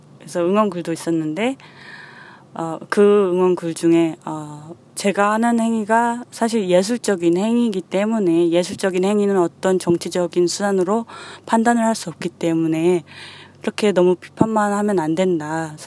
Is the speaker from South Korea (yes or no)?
yes; South Korea; 제가 이제 여행 초반에 사람들이 어디서 왔냐 이렇게 질문했을 때 제가 이제 코리아라고 답하면 꼭 노스, 사우스 이런 걸 물어봐요.